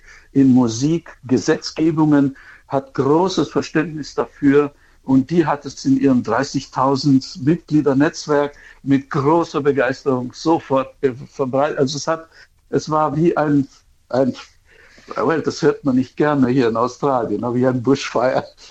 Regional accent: Munich, Bavaria, Germany; Ich bin aus München

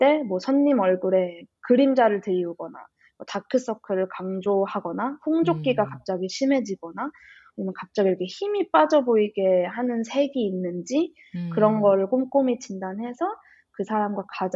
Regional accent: Australia; 호주에서 자랐고

